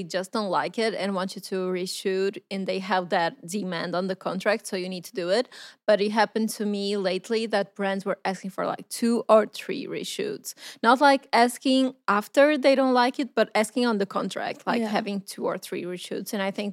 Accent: Portugal; Because a lot of people don't even know we are from Portugal.

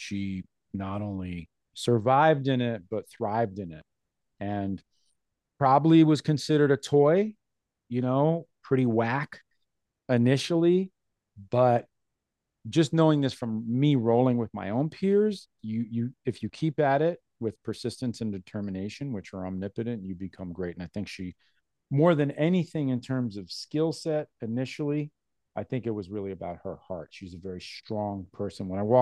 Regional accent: New York City, New York, United States; She is somebody that, as a kid growing up in New York City, seeing all of the graffiti around me

